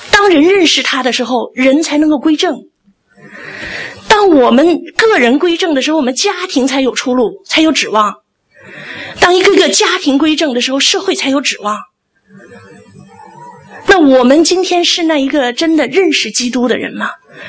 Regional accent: China; now in Australia; 因为我们是中国人，我用我们的祖国作为比较

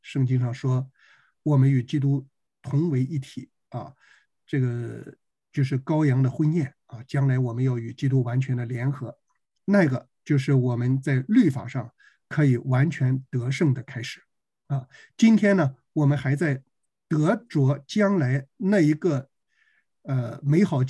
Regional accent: China; 但是咱们中国人有一句宝贵的话说，

